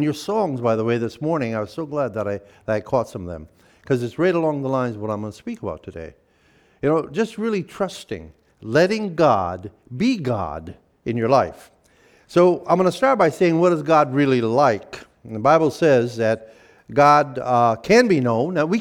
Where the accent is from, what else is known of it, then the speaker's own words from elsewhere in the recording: Michigan, United States; born there; now in New York, United States; I'm not a New Yorker. By birth, I'm from the Midwest, Michigan.